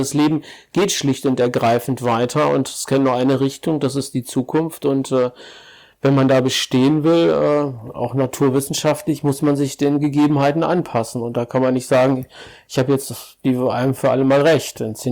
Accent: Ennepetal, North Rhine-Westphalia, Germany; Immer noch aus dem Ruhrgebiet, Ennepetal.

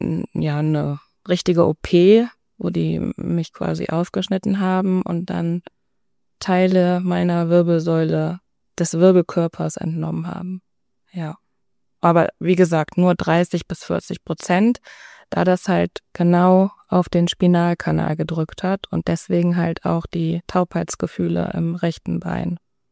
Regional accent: Viersen, North Rhine-Westphalia, Germany; Nee, ich komme aus Viersen. Und das war auch alles hier in Viersen.

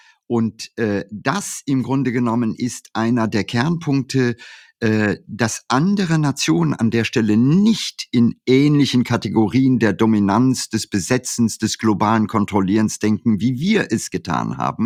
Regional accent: India; Ich habe meine Kindheit in Indien verlebt

